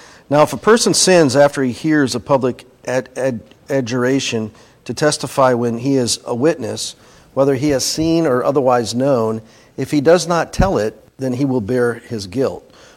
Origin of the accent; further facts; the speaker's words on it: Midwest, United States; Growing up in the Midwest, that was a tree that we didn't have